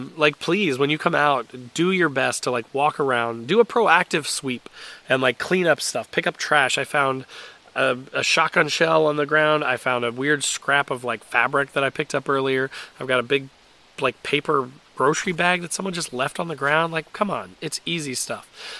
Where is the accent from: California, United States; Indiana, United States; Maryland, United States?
Indiana, United States; I am an Indiana boy. I grew up in Indiana.